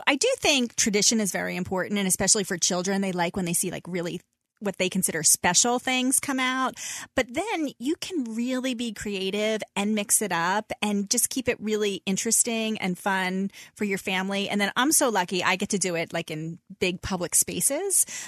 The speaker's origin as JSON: {"language": "English", "town": "Washington Crossing", "region": "Pennsylvania", "country": "United States", "tie": "born or raised there", "said": "I grew up in Washington Crossing"}